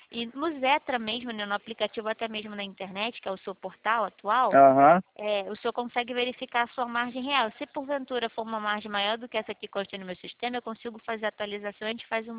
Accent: Rio de Janeiro, Brazil; eu sou aqui do Rio de Janeiro, próxima à Avenida Rio Branco

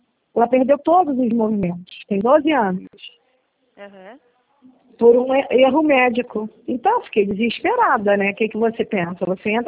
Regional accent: Rio de Janeiro, Brazil; Eu sou do Rio de Janeiro, de Campo Grande do Rio de Janeiro.

